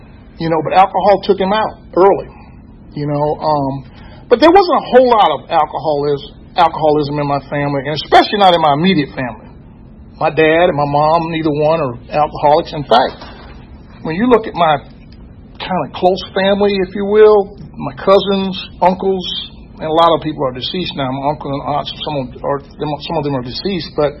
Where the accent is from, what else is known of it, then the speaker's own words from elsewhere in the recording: King Street, South Carolina, United States; I'm from South Carolina. I was born in a small town in South Carolina called King Street, South Carolina.